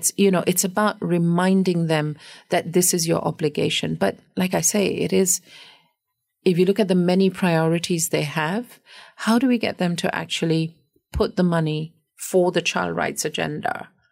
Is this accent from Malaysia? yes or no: yes; Malaysia